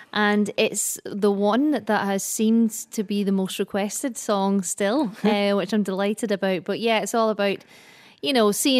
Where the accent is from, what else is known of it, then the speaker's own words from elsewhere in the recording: Glasgow, Scotland, United Kingdom; accent: Glaswegian; moved away as an adult; now in Ireland; I was born and raised in Glasgow. I moved over here in 2010. And my mum and dad are both Irish. My mum's from Donegal and my dad is from Tyrone.